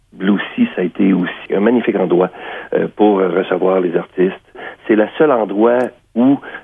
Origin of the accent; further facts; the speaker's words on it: Quebec, Canada; Étant donné que je viens de la MRC de la vallée de la Gatineau